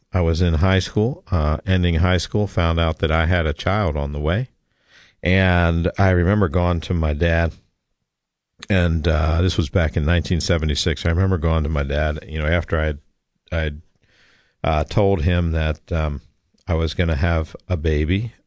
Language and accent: English; Lebanon, Pennsylvania, United States; people from the town I grew up in Lebanon, Pennsylvania.